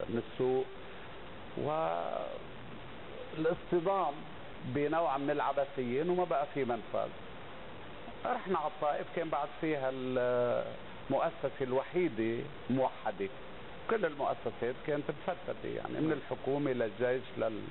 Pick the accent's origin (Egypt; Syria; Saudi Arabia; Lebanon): Lebanon; الحق علينا نحن كلبنانيين